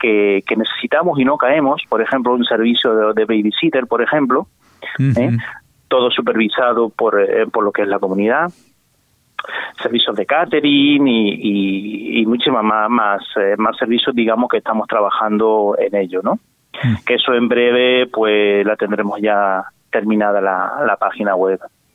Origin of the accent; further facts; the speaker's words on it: Casablanca, Casablanca-Settat, Morocco; Bueno, yo soy de Casablanca, yo soy de Marruecos.